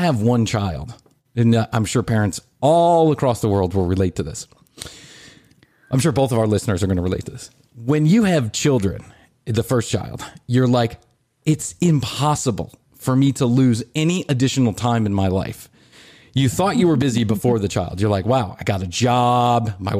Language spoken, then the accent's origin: English; Chicago, Illinois, United States; We're big Cubs fans. We come from Chicago.